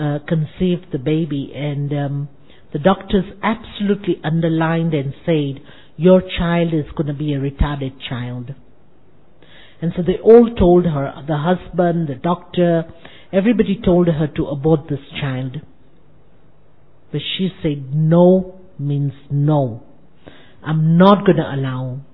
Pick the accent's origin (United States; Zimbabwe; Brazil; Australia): Zimbabwe; also born or lived in Zambia; now in Kenya; from Africa. I was born in Zambia, brought up in Zimbabwe, and living in Kenya since last 35 years with the Brahma Kumaris.